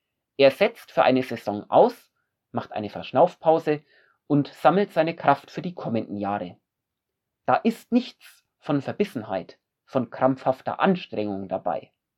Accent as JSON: {"language": "German", "town": "Nuremberg", "region": "Bavaria", "country": "Germany", "tie": "born or raised there", "said": "Ich weiß noch gut, wie schön das einmal eine ältere Frau aus meiner Heimatgemeinde in Nürnberg ausgedrückt hat."}